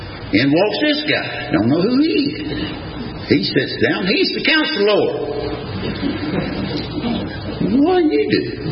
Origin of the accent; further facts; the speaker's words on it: Tennessee, United States; I come from a long line of visionaries. Like I said, I'm from Tennessee.